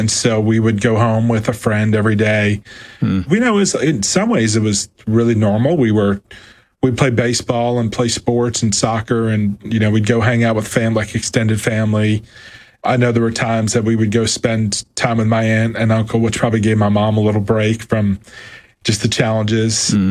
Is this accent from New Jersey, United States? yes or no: yes; New Jersey, United States; You know, so I grew up in New Jersey.